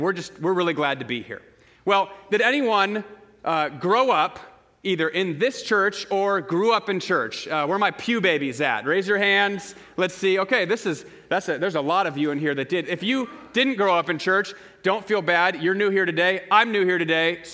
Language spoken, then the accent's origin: English; San Jose, California, United States; now in Portland, United States; We came from San Jose, California, and we just love it here.